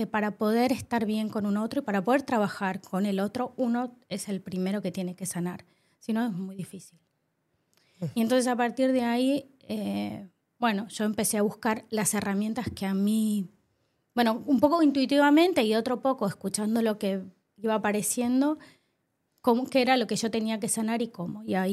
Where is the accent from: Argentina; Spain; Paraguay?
Argentina; Bueno, soy argentina, entonces hice terapia desde muy joven.